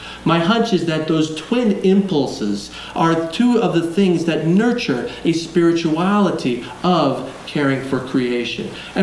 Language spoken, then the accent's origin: English; California, United States; I come from Southern California, and when you can throw a rock to the mountains, they're not much further than the mountains that are here